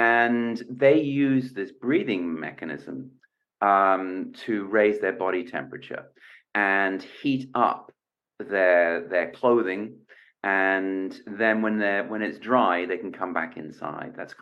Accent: England, United Kingdom; I'm from England, and it gets, you know, not super cold there. It's not like the Arctic, but it does get cold.

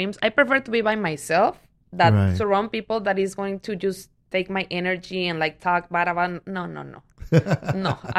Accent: Sinaloa, Mexico; English is a second language; because I'm from Sinaloa, no brands, no anything.

